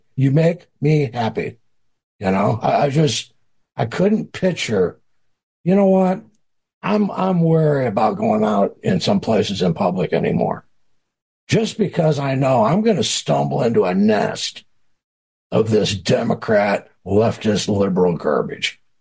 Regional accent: United States; But believe me, I am an American guy through and through.

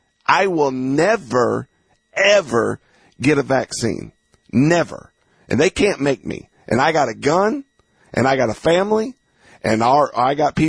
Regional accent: Southern US, United States; See, I grew up in the South. Southern people, they got that fire in them.

